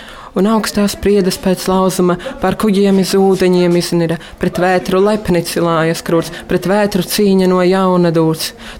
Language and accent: Latvian; Rudzāti, Līvāni Municipality, Latvia; un es esmu no Rudzēta pagasta.